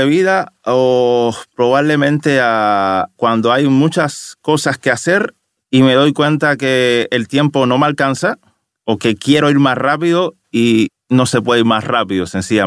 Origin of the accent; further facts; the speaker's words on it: Cuba; pero yo soy cubano, pero estoy estresado